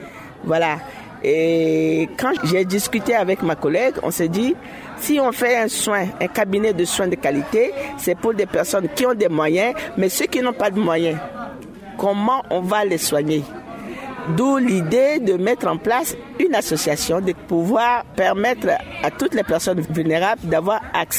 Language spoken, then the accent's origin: French; France; Un cabinet d'infirmières chez nous en France, c'est un cabinet de consultation infirmière comme les cabinets des médecins